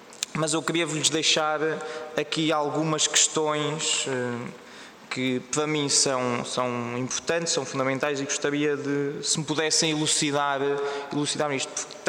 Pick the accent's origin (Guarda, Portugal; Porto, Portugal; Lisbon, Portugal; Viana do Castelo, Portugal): Guarda, Portugal; posso-lhe referir do distrito onde eu sou, da Guarda